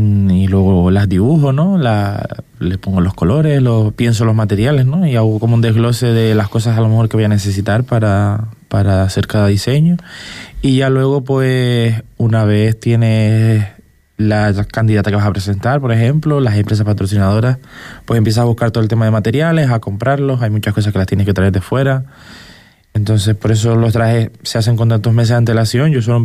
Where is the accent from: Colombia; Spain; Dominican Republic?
Spain; Gran Tarajal, Canary Islands; yo crecí viendo trajes en Gran Tarajal